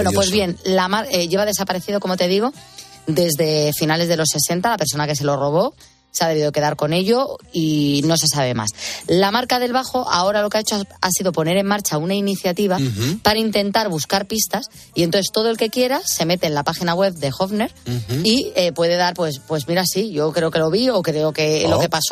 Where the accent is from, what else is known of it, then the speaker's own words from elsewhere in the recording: Madrid, Community of Madrid, Spain; pues yo soy de Carabanchel